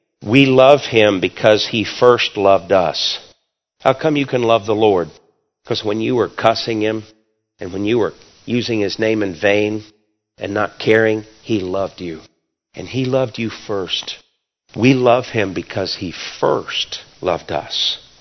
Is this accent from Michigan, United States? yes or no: yes; Michigan, United States; You know, I was raised up in Michigan.